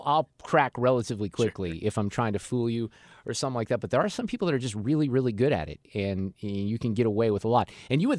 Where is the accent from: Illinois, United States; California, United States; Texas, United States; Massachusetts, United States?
Illinois, United States; Chicago; moved away; when I grew up in Chicago before I moved here, that's what they were called at Wrigley Field.